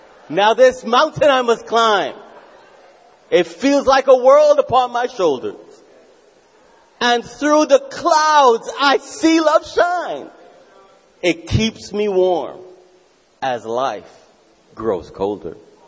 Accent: Jamaica; Now, I grew up in Jamaica.

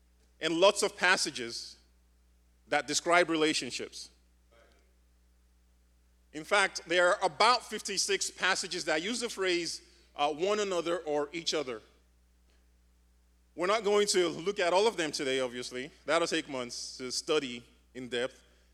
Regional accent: Nigeria; moved away; I grew up in Nigeria. I grew up in a hot climate.

